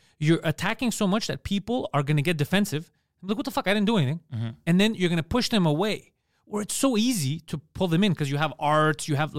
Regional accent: Quebec, Canada; I'm from Quebec.

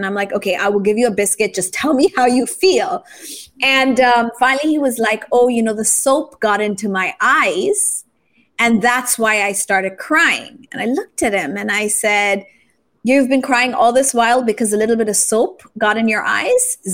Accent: Japan; now in Philippines; I grew up in Japan. Japan's not much different.

